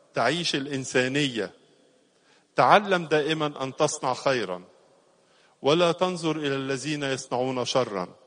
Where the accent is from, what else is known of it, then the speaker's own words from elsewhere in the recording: Egypt; ومن أجل بلادنا مصر ومن أجل كل المسؤولين فيها